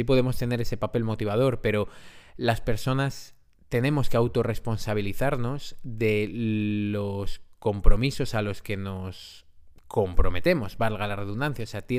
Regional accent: Madrid, Community of Madrid, Spain; soy cosmopolita porque soy de Madrid, pero no tanto, ¿no?

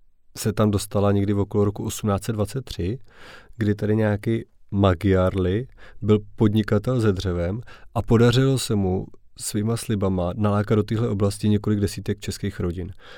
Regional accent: Plzeň, Plzeň Region, Czechia; A já jako hrdý Plzeňák se jako nedivím

